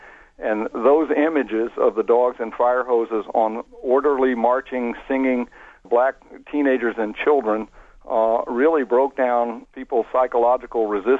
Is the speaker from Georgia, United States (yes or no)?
yes; Atlanta, Georgia, United States; you know, my mother's from Birmingham, and I grew up in Atlanta, so I was well aware of the competition between the two cities